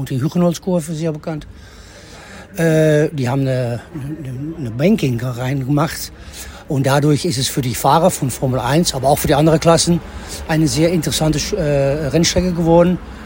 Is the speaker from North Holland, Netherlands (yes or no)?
yes; Zandvoort, North Holland, Netherlands; Pech für meine Schwester, sie ist im Krankenhaus geboren in Haarlem. Wir haben kein Krankenhaus, sie ist also keine echte Zandvoorterin. Aber ich ja.